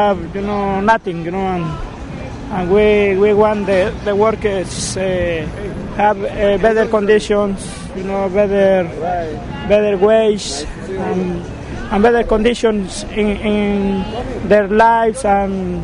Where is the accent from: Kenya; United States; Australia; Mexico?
Mexico; We are from Mexico.